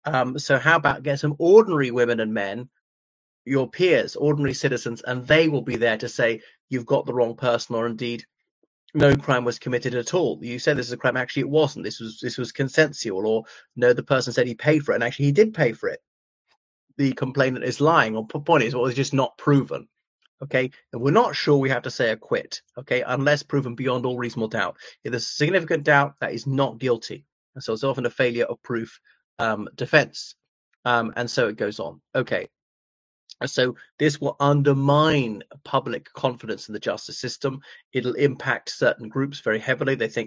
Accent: Ireland; from Ireland.

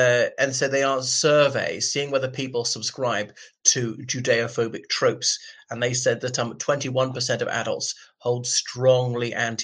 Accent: Ireland; from Ireland.

